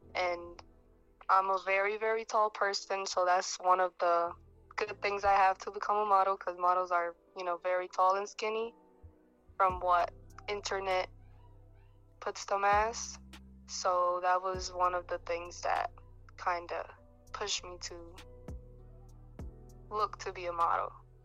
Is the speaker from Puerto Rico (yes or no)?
yes; Puerto Rico; English is a second language; moved away as an adult; now in United States; I'm from Puerto Rico. I came to the U.S. 9 years ago, and I was modeling out there in Puerto Rico first.